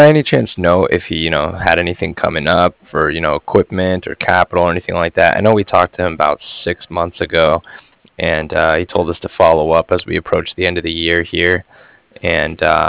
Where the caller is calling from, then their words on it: Cardiff, Wales, United Kingdom; I was calling from Cardiff